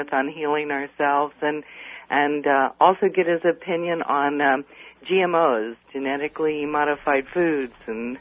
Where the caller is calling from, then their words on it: Roswell, Georgia, United States; Roswell, Georgia.